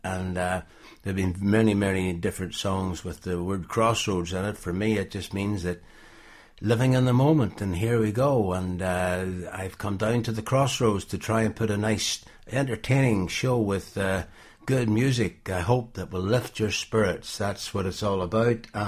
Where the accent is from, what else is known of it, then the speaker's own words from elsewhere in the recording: Ireland; When I was about 6 or 7 years old growing up in Ireland, one day my father was a farmer